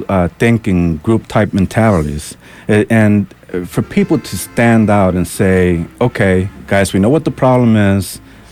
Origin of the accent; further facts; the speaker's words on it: United States; But I am an American. My allegiance is to America.